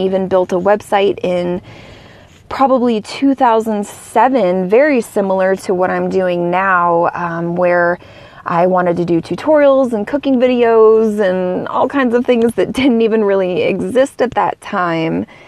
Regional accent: Dallas, Texas, United States; I will start with growing up in Dallas, Texas, which we say is a great place to be from.

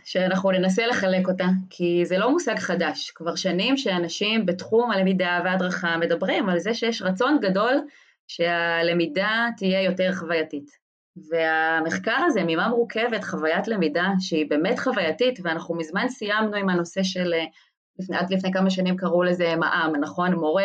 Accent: Neve Monosson, Central District, Israel; עוד מקום שבו גדלתי, שזה בצופים, בשבט מקבים, בנווה מונסון, יישוב קהילתי.

